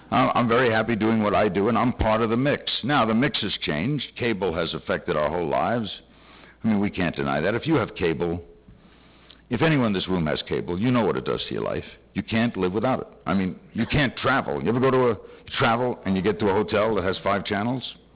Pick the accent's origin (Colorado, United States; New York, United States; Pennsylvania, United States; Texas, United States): New York, United States; I grew up in New York with 11 newspapers.